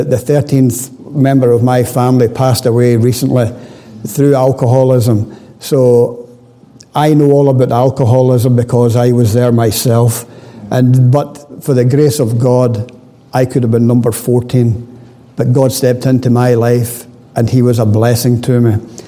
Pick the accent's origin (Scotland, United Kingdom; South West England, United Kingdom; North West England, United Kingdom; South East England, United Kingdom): Scotland, United Kingdom; Dumbarton; I was born in Dumbarton in Scotland. I was born and brought up into a Roman Catholic family.